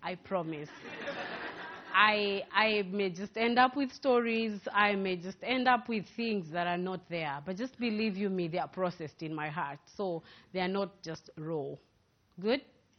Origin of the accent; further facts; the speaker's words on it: Uganda; So if I come from Uganda, you cannot ask me about Ghana.